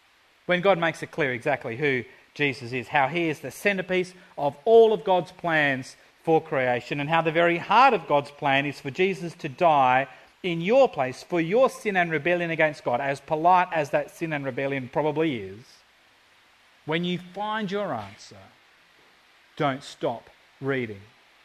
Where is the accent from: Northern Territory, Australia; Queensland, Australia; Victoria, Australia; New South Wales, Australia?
Victoria, Australia; Longwood; I grew up in Longwood, not far from here.